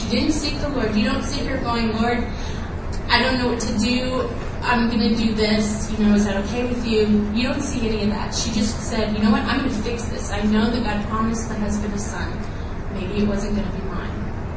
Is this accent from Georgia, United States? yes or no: no; Colorado, United States; I'm a small town girl. I grew up in Colorado in a small town in the middle of the Rocky Mountains. Actually, not even in town. It's 7 miles outside of town. I was raised in the church.